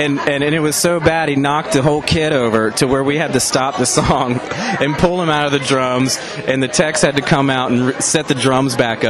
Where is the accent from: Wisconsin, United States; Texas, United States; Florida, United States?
Florida, United States; Gainesville; Not from Atlanta. We're actually from Gainesville, Florida.